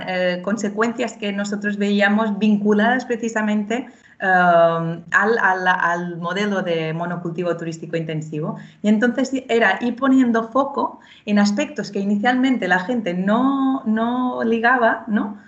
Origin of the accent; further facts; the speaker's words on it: Sa Pobla, Balearic Islands, Spain; now in Inca, Spain; Yo estoy en Inca, pero soy originaria de Sapobla. Sapobla es un municipio agrícola que cultiva patatas, alcachofas y coles de manera intensiva todo el año